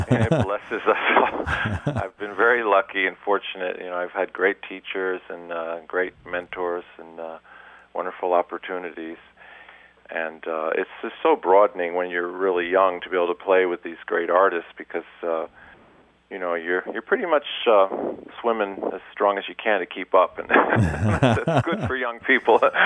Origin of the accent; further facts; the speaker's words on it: United States; born there; I was born in America, and I still feel that strong connection to the Greek heritage.